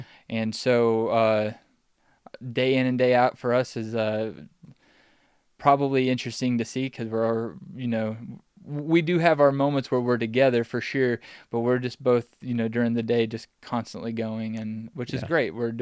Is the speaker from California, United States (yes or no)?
no; Grayson, Kentucky, United States; Most people know the big town that's near us is called Ashland. So I'm from a little town just next to it called Grayson.